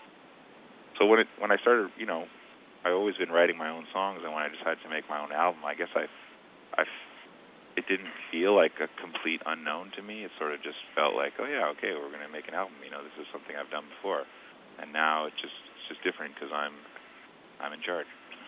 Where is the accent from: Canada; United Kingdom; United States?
Canada; I'm lucky that I come from Canada and we have a lot of subsidies for the arts and things like